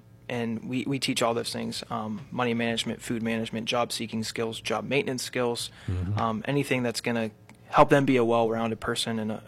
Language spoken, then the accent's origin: English; Pennsylvania, United States; then came up here to my hometown of Butler County